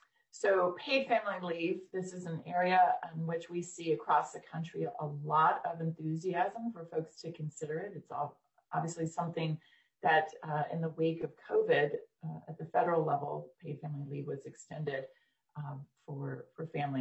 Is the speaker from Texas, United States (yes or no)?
yes; Texas, United States; nearly half of women who don't have health insurance is Texas. That's my home state here.